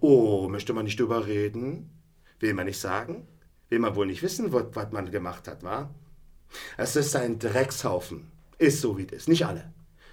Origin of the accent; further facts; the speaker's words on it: Berlin, Germany; Ich komme aus Berlin, das ist ein Berliner Projekt, ein Berliner Verein, eine Berliner bundesweite Kampagne.